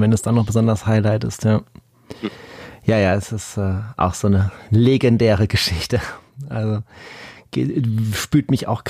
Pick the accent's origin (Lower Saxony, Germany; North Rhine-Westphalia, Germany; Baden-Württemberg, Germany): Baden-Württemberg, Germany; Karlsruhe; Ich bin aus Karlsruhe, Stuttgart, fährst halt dahin